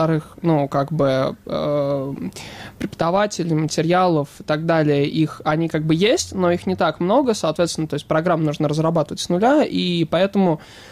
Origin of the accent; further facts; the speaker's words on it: Kazakhstan; Russian is a second language; то есть мы казахи